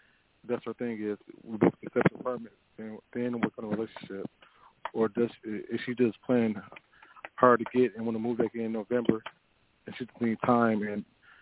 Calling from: Detroit, Michigan, United States; I'm calling from Detroit.

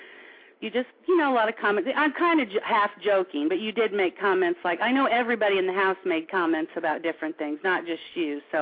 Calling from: Missouri, United States; I'm calling from Missouri.

